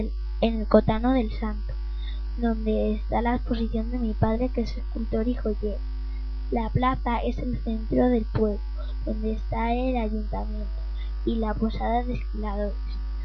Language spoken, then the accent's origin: Spanish; San Esteban del Valle, Castile and León, Spain; Mi pueblo es San Esteban del Valle, donde estoy pasando toda mi vida. Es un pueblo con mucho turismo y vegetación.